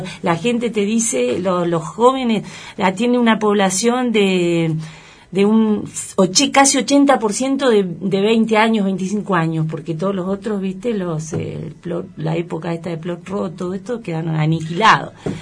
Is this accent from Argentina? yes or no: yes; Patagonia, Argentina; siendo nosotros acá patagónicos, argentinos, que no tenemos nada de gitano